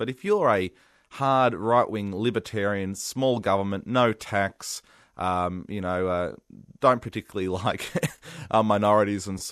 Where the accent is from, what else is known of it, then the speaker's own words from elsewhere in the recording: New South Wales, Australia; I grew up in the Blue Mountains.